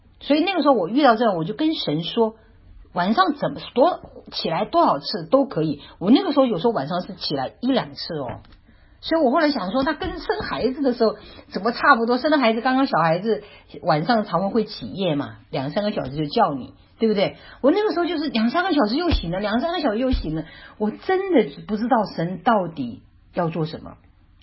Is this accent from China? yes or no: yes; China; 这个是我们因为我们中国人哈，长期的就是被那种这种爸爸